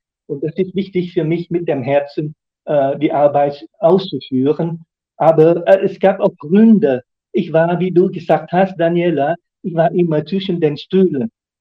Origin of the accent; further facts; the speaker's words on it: Tübingen, Baden-Württemberg, Germany; also born or lived in Stuttgart; Aber im Großen und Ganzen war meine Heimat Tübingen und Stuttgart. Und dann bin ich heute verheiratet mit einer Frau aus der Eifel.